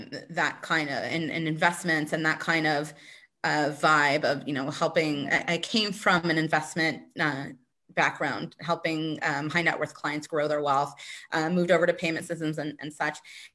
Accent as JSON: {"language": "English", "town": "Dallas", "region": "Texas", "country": "United States", "tie": "born or raised there", "moved": "as an adult", "lives_now": "Israel", "said": "I come from a financial services background, just about 20 years, both in Dallas, Texas, my hometown, and now in Israel, where I've been living for 15 years."}